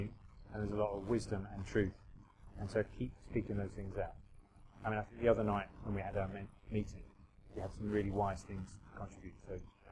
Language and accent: English; England, United Kingdom; And so most people, we're quite English.